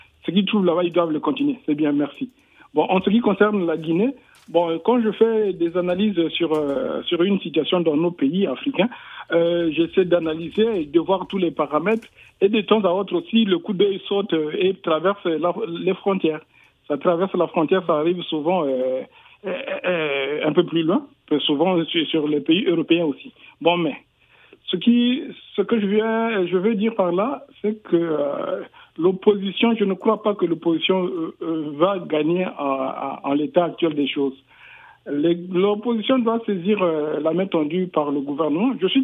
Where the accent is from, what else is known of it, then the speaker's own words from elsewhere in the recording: Republic of the Congo; Moi, je suis Congolais, je suis du Congo-Brazzaville.